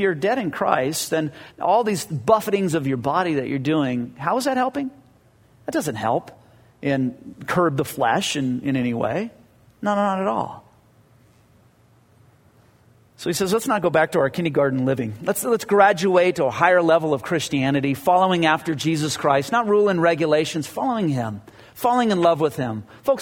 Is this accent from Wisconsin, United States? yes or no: no; Whittier, California, United States; for a kid growing up in Whittier, it was just like, why can't we have steak?